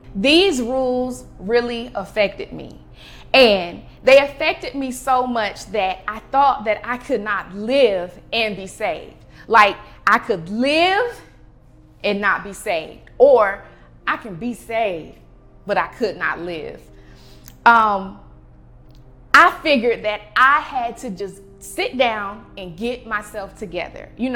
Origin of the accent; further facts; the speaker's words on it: Akron, Ohio, United States; So as a young Black girl growing up in Akron, Ohio, there were certain rules in my household